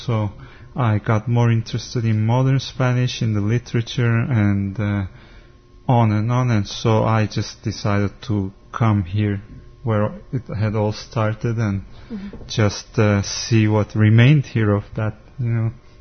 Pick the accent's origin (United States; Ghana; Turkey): Turkey; Because growing up in Turkey, I never had problems in that sense.